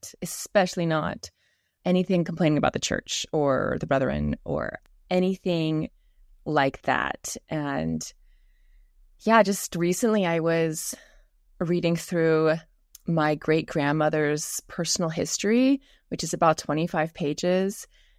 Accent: Allen, Texas, United States; So I grew up in Allen, Texas, in a very devout LDS family.

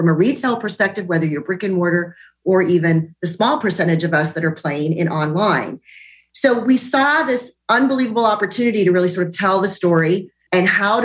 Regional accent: Pacific Northwest, United States; Always been a customer as I grew up in the Pacific Northwest

